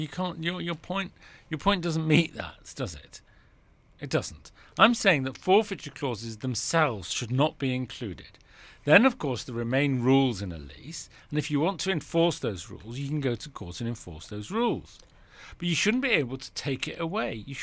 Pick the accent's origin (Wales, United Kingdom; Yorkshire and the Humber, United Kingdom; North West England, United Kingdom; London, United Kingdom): North West England, United Kingdom; Manchester; where I grew up in Manchester.